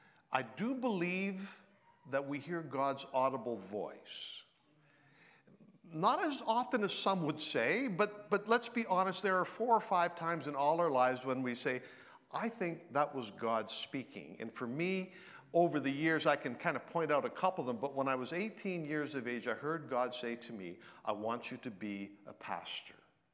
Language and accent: English; Blind River, Ontario, Canada; I'm from Northern Ontario. My home was a little town called Blind River. It was about 2,500 people, two-thirds French, one-third English. I'm from a family of five.